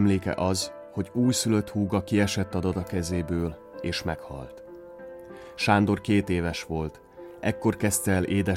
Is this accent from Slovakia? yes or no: yes; Southern Slovakia, Slovakia; Dél-Szlovákiából származom.